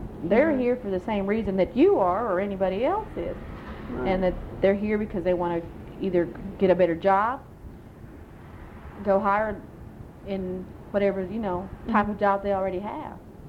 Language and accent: English; United States; Because I'm an American.